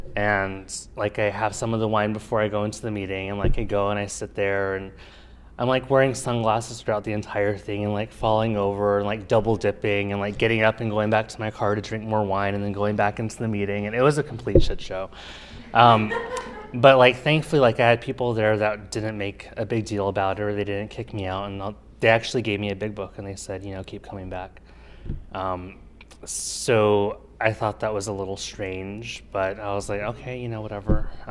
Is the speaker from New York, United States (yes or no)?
no; Tucson, Arizona, United States; moved away as an adult; now in Seattle, United States; I'm visiting from Seattle, Washington. I lived in Tucson my entire life and I moved up to Washington.